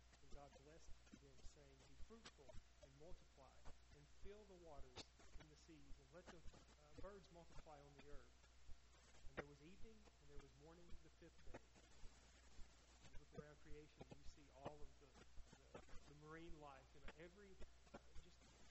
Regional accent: Chattanooga, Tennessee, United States; Growing up in Chattanooga, Tennessee, there were too many lights on there.

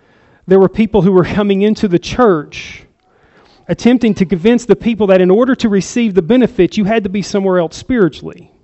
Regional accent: Chattanooga, Tennessee, United States; now in Newman Grove, United States; I'm originally from Chattanooga. Do I get any benefits from Chattanooga, Tennessee by living in Newman Grove?

